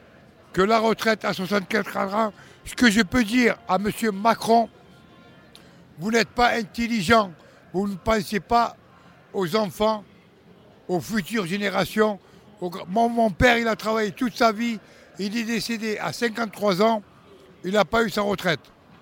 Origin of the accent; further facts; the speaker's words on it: Marseille, Provence-Alpes-Côte d'Azur, France; born there; je suis né ici, à Marseille.